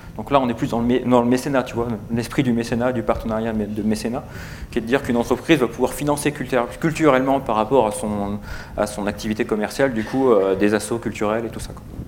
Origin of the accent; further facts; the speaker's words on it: Auvergne-Rhône-Alpes, France; je suis pas de Lyon, enfin je suis pas de Toulouse, je suis plutôt de Lyonnais